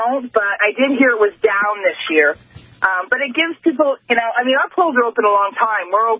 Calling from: Canada; Well, I'm calling from Canada to tell you a little bit about how we vote early here.

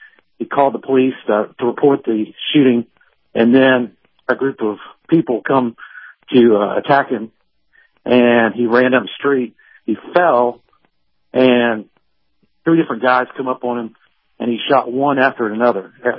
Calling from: Atlanta, Georgia, United States; Hey, it's … again from Atlanta.

